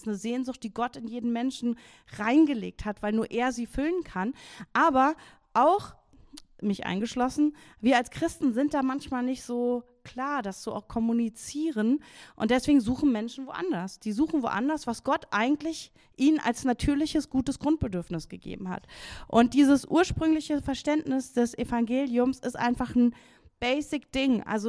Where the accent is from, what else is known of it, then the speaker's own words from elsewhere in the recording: Berlin, Germany; ich glaube, das können wir als Berliner auch sehr gut sagen